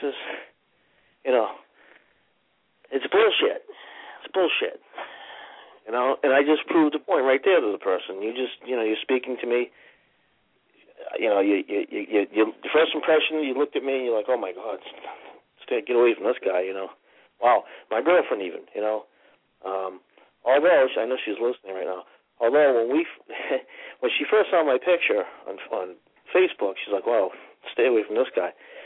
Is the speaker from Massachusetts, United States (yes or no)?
yes; Salem, Massachusetts, United States; I'm from Salem, so Mass. I was born and raised there, so I know a lot of giants.